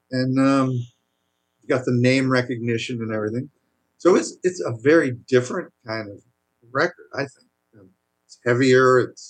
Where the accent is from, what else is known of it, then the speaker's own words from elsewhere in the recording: Clearwater, Florida, United States; they came and played in Clearwater in my hometown.